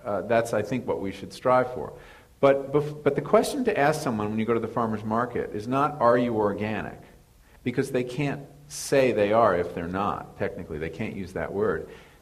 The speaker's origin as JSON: {"language": "English", "region": "New England", "country": "United States", "said": "I came from New England, so I was particularly attuned to the fact that milk and meat were really the things that could be grown well in my town."}